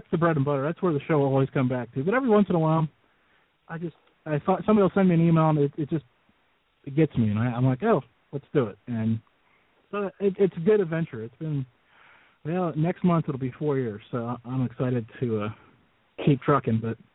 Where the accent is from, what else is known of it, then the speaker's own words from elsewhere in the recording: Pennsylvania, United States; I'm from near like Grove City, Erie, that general direction.